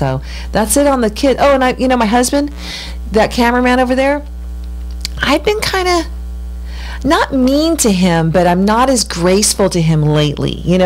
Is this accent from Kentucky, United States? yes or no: no; Martinez, California, United States; I'm from Martinez, Coco County, Pacheco girl. And we were going to, so this is the 70s and part of the early 80s. We lived in Martinez